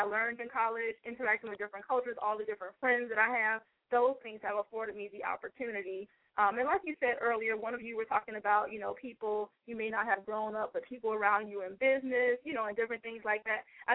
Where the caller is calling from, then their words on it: Tampa, Florida, United States; I'm calling from Tampa.